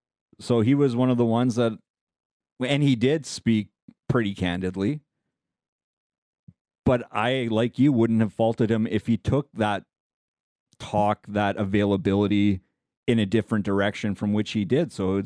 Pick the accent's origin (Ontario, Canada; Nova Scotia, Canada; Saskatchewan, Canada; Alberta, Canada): Ontario, Canada; Toronto; I grew up in the Toronto media market.